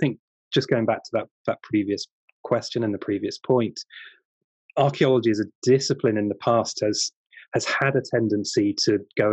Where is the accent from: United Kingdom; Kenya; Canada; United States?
United Kingdom; I like to think as a British archaeologist, I do things very well